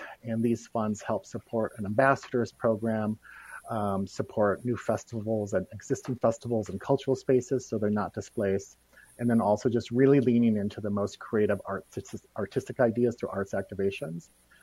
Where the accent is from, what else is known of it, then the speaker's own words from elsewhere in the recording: Minnesota, United States; moved away as an adult; also born or lived in Detroit / Los Angeles; Prior to that, I am from Minnesota. I was born and raised in Minnesota, in southern Minnesota.